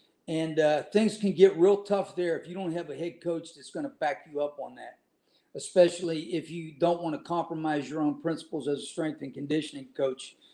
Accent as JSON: {"language": "English", "region": "West Virginia", "country": "United States", "said": "I'm from West Virginia, Pennsylvania area. You know, both my grandfathers were coal miners."}